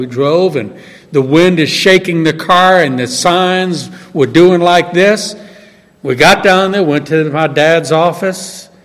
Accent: New Orleans, Louisiana, United States; When I was, I was 13 years old, and I grew up in New Orleans, and as you know, every few years a hurricane comes toward New Orleans.

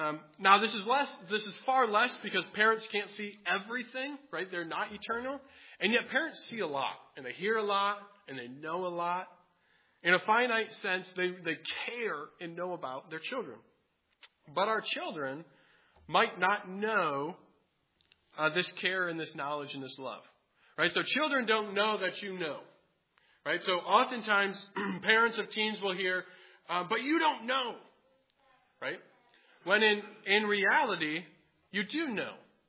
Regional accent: Grand Rapids, Michigan, United States; I grew up in Grand Rapids, Michigan, and the first sermon that I was going to preach was 45 minutes south in Kalamazoo, Michigan.

